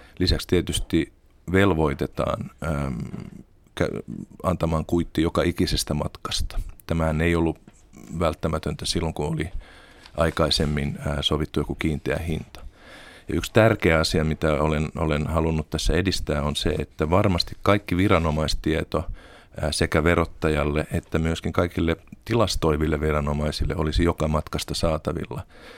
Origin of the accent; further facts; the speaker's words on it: Äänekoski, Central Finland, Finland; kotikaupungissani Äänekoskella, jossa on sentään 20 000 asukasta